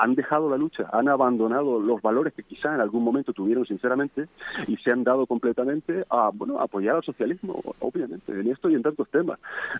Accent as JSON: {"language": "Spanish", "country": "Spain", "said": "Nosotros simplemente somos ciudadanos españoles"}